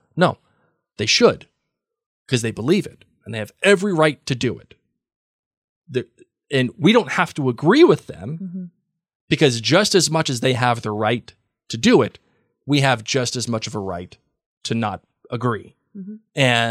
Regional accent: United States; as an American, I say any kind of state-run media is not where I want to be.

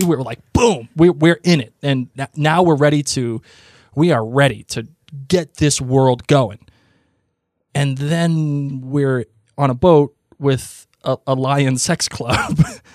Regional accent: Boston, Massachusetts, United States; I'm from Boston. I say things how I want to say them.

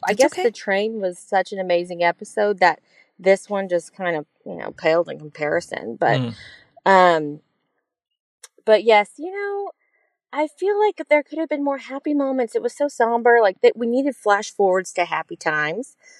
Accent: Fort Worth, Texas, United States; So, yep, I'm from Texas, North Texas, Fort Worth, Texas.

